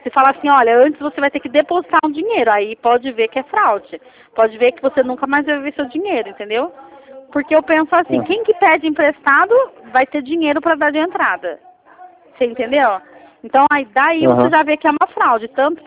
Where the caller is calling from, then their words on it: Campinas, São Paulo, Brazil; Eu falo de Campinas, São Paulo.